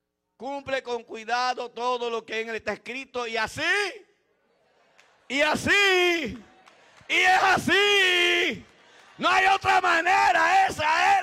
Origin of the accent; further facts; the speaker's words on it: Puerto Rico; Yo soy boricua.